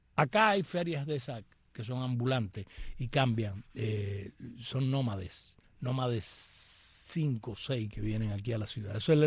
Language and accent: Spanish; Camagüey, Cuba; Yo soy de Camagüey, a propósito de Camagüey.